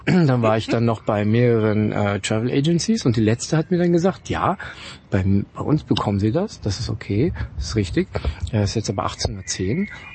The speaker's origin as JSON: {"language": "German", "country": "Germany", "said": "ich bin einfach gedacht, ich komme aus Deutschland, da geht man zum Bahnhof und holt sich ein Ticket."}